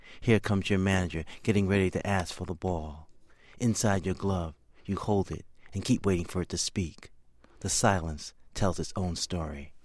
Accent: Bronx, New York, United States; it was something I enjoyed growing up in the South Bronx in the shadows of Yankee Stadium

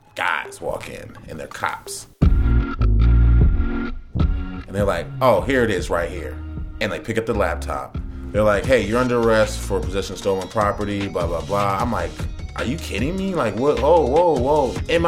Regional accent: Chicago, Illinois, United States; I'm not from New York. I'm from Chicago.

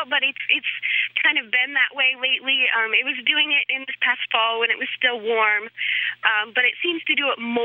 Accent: Raleigh, North Carolina, United States; Raleigh, North Carolina.

